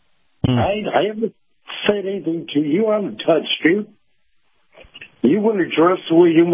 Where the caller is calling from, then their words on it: Tampa, Florida, United States; from Tampa.